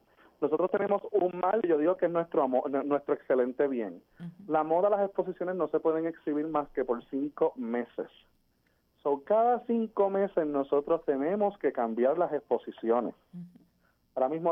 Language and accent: Spanish; Aguas Buenas, Puerto Rico; Que sea mi pueblo natal. Pero nosotros, incluso antes de pensar en Aguas Buenas, tratamos Mayagüez, Guaynabo, San Juan. Y yo digo, mira, vámonos para mi pueblo